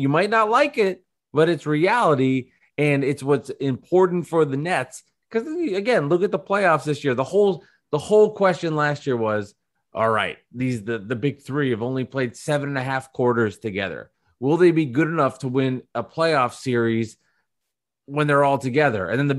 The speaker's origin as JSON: {"language": "English", "region": "New York", "country": "United States", "said": "And I'm a New Yorker."}